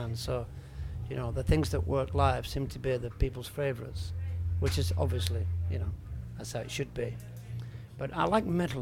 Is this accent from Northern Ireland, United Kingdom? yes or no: no; Yorkshire and the Humber, United Kingdom; But I'm from West Yorkshire.